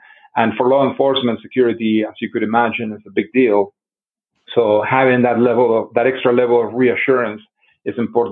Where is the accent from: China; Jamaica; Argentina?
Argentina; Río Negro; now in Denver, United States; I'm originally from Argentina. So my story sort of goes like this. I grew up in the Patagonia region of Argentina, a state called Rio Negro, an area that resembles Wyoming, Montana, Colorado. I live in Colorado now, in Denver, Colorado.